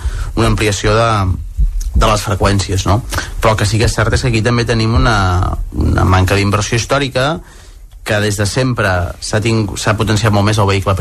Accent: Pineda de Mar, Catalonia, Spain; jo que sóc de Pineda

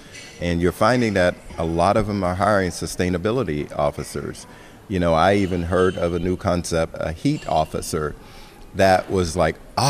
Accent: Florida, United States; the floods in my home state of Florida

